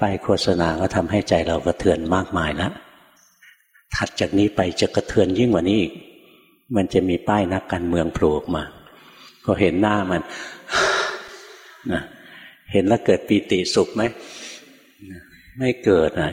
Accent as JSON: {"language": "Thai", "region": "Bangkok", "country": "Thailand", "tie": "born or raised there", "said": "เมื่อก่อนหลวงพ่ออยู่กรุงเทพนะเกิดกรุงเทพเรียนหนังสือในกรุงเทพโตที่กรุงเทพทำงานในกรุงเทพจนกระทั่งปี 44ถึงได้ออกไปบวช"}